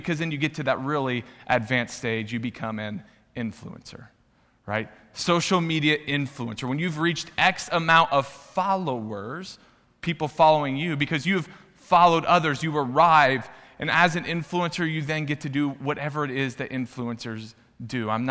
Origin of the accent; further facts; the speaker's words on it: Jasper, Indiana, United States; Well, you see, I grew up in Jasper, Indiana, where Scott Rolen is from. My mom and his mom taught together.